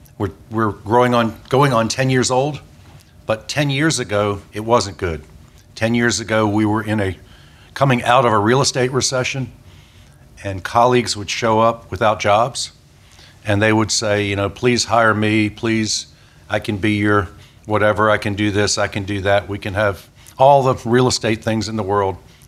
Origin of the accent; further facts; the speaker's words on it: Smithfield, Virginia, United States; I'm from Smithfield, and I went to Hampton Roads Academy